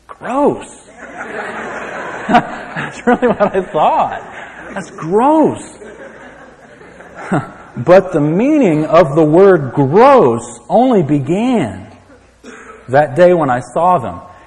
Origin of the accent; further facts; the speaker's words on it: San Antonio, Texas, United States; now in Denton, United States; I grew up in San Antonio, and that never happened. But here in Denton, we've got crickets.